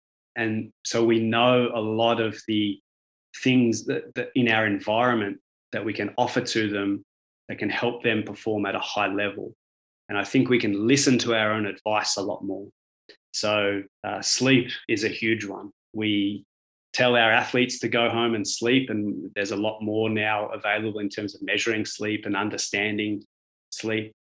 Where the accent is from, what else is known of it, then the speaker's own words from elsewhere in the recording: Australia; you guys are from North America, I'm from Australia.